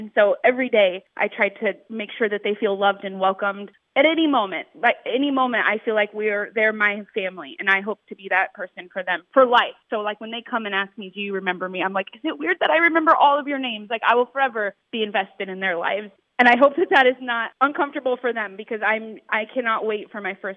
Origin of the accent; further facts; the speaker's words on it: Grants Pass, Oregon, United States; I'm from Grants Pass, Oregon. My school system helped me become who I am.